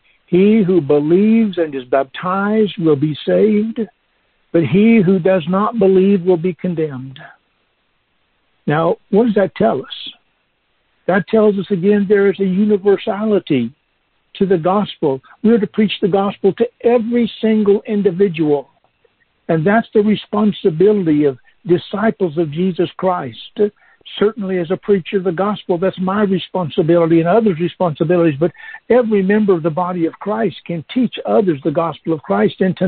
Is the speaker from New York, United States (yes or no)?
no; Ashland, Oregon, United States; also born or lived in Yreka, California; I'm from the West Coast originally, spent 33 years in Ashland, Oregon, 2 years in Yreka, California. That's 35 total.